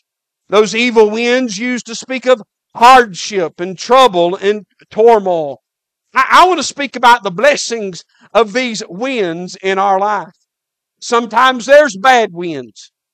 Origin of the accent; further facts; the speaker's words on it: Brevard, United States; There's a preacher in my hometown back in Brevard